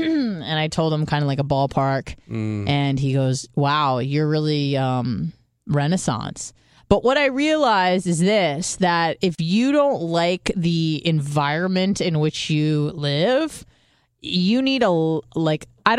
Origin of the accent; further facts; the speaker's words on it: San Diego, California, United States; I don't want to say I escaped because I'm not from there. I'm from San Diego, so I knew good weather.